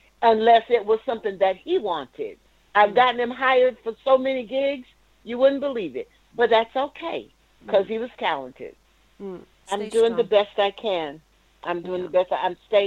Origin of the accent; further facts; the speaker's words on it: New York, United States; moved away as an adult; also born or lived in North Carolina; now in California, United States; I was born in North Carolina, near Fort Bragg, but I grew up in New York. So I am a New Yorker. I didn't move to California until 86.